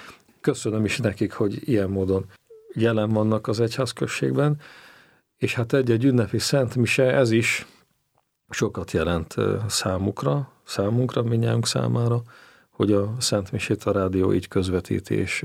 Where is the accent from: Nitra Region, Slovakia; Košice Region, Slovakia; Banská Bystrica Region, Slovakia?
Nitra Region, Slovakia; Babindol; Felvidékről származom, Zoborvidékről. Nyitra mellett található egy kis település, Bábindal. Ott nőttem föl, hagyományos keresztény katolikus kultúrában